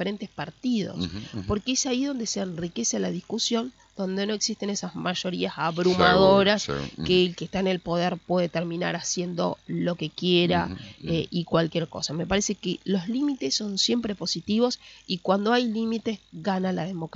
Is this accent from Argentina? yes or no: yes; Argentina; nosotros como argentinos